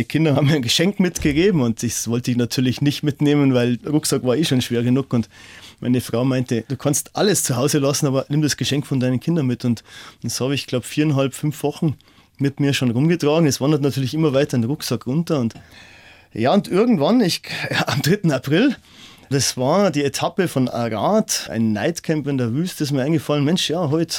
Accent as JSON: {"language": "German", "town": "Dachau", "region": "Bavaria", "country": "Germany", "said": "ich komme aus Dachau"}